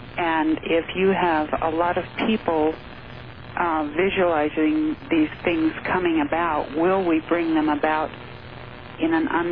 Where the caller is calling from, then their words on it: Laramie, Wyoming, United States; Laramie, Wyoming.